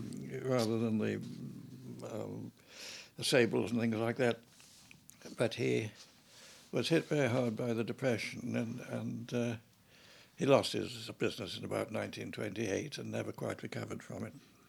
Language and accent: English; Hull, Yorkshire and the Humber, United Kingdom; born there; And I was born in Hull, Hull, Yorkshire.